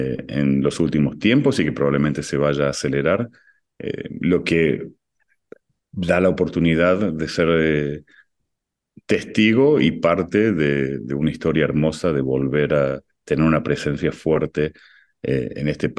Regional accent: Argentina; also born or lived in Viña del Mar, Chile / Atlanta, United States; now in Israel; originalmente soy de Argentina, pero la vocación rabínica me ha llevado por distintos lugares en el mundo. Los lugares donde más tiempo pasé fue en la comunidad de Viña del Mar en Chile

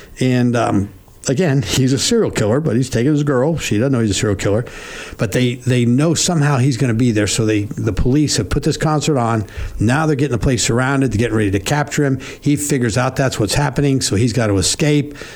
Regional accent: Ireland; first language en; Which, by the way, is my native tongue, and I'm Irish.

